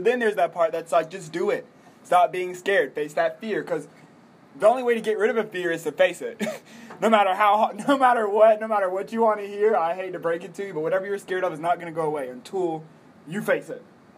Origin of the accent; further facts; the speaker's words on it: Charlotte, North Carolina, United States; now in Los Angeles, United States; I'm an actor. I'm from Charlotte.